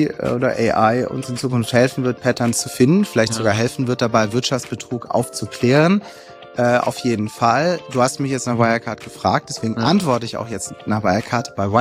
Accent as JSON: {"language": "German", "town": "Ludwigsburg", "region": "Baden-Württemberg", "country": "Germany", "tie": "born or raised there", "also_born_or_lived": "Stuttgart / Rutesheim", "said": "ich bin im Marienhospital geboren in Stuttgart. Ich bin dann aufgewachsen, erst in Rutesheim, dann in Ludwigsburg vor allem. Das ist so im Speckgürtel von Stuttgart, eine ganz schöne Barockstadt."}